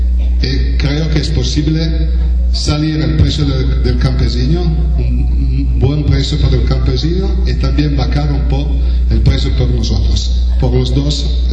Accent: Italy; Spanish is a second language; soy italiano. Me pongo las... Excuso porque no hablo muy bien español.

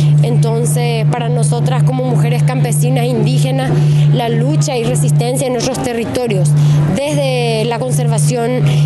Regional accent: Paraguay; de Paraguay. Soy campesina

